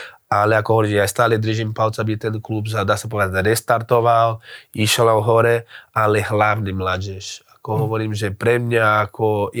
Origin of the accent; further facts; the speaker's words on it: Brazil; Slovak is a second language; ako u nás v Brazílii